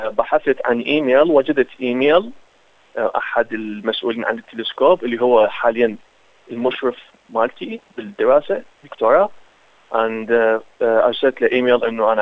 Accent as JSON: {"language": "Arabic", "country": "Iraq", "also_born_or_lived": "Jordan", "moved": "as an adult", "lives_now": "Australia", "said": "أنا من العراق، جيت عمري 36 سنة"}